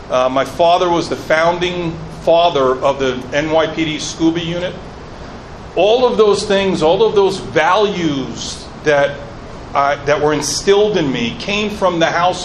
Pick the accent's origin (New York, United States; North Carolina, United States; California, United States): New York, United States; Long Island; And before I left for England, I was raised on Long Island, New York.